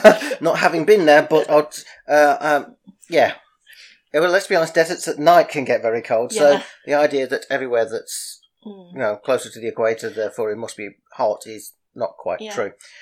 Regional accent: England, United Kingdom; And I say, as an English person, I felt that.

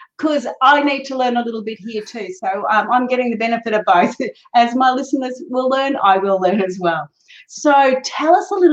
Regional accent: Australia; I'm from Australia.

